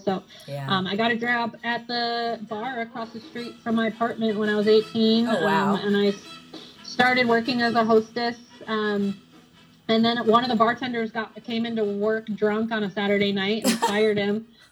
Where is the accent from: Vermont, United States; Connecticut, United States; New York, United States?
Vermont, United States; I grew up in Vermont and I wanted a free ski pass, so I got a job at the local resort